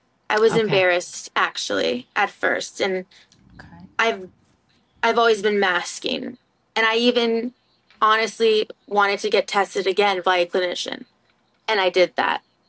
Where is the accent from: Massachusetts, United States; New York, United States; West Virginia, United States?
Massachusetts, United States; Wellesley; I grew up in Wellesley, Massachusetts as well, and it's a very good public school system and everything.